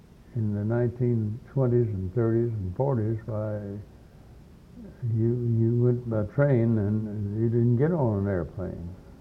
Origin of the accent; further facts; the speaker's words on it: Texas, United States; Because of Texas. Uh-huh. I was from Texas. And the sheep industry was all pretty much cornered at that time in West Texas.